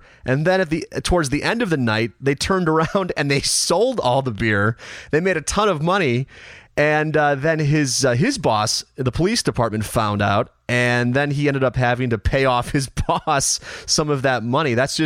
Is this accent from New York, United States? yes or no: no; Elmwood Park, Illinois, United States; And, you know, I grew up in Elmwood Park.